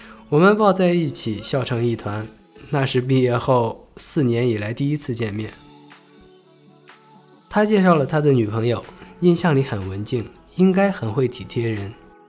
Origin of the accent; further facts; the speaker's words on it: Xinxiang, Henan, China; 那是一年夏天，我和这个姑娘在我的家乡小城新乡